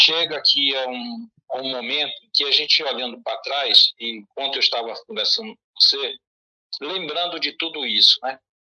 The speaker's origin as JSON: {"language": "Portuguese", "region": "Pará", "country": "Brazil", "lives_now": "Codó, Brazil", "said": "eu não sou maranhense, eu sou paraense, mas estou aqui há 22 anos"}